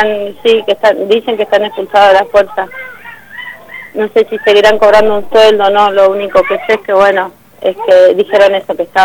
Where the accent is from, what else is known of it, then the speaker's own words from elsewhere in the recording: Picún Leufú, Neuquén, Argentina; no soy de Picún, soy de Picún y no conozco mucho Neuquén